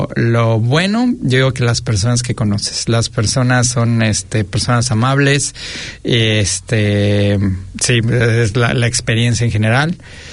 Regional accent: Mexico City, Mexico; originario de lo que es hoy la CDMX, pero nosotros la conocemos

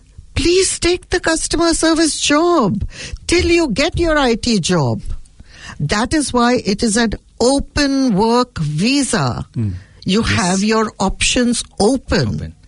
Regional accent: India; I'm Indian

